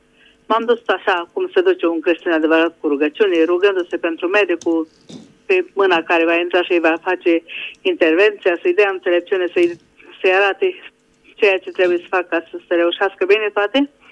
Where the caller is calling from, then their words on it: Budapest, Hungary; din Budapesta.